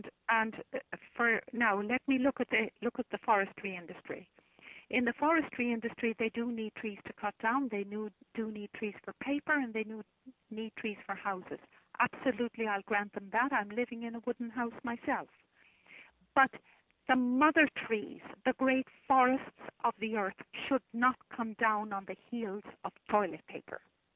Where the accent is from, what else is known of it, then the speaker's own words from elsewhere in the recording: Ireland; first language Irish; English is a second language; And of course, I'm from Ireland, and my first language is an Gaelic.